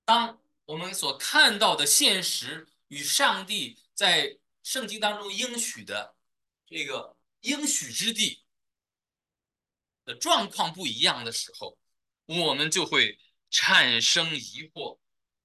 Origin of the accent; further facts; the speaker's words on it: China; moved away as an adult; now in United States; 我们中国人更是有这样的传统。我们移民来美国，也就是这个原因，水草丰富，我们就来了。